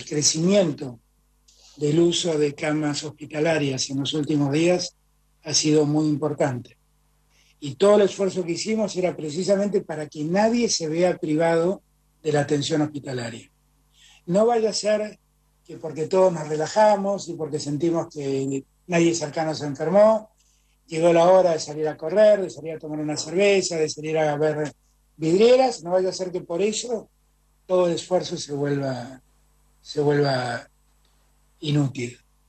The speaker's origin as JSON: {"language": "Spanish", "country": "Argentina"}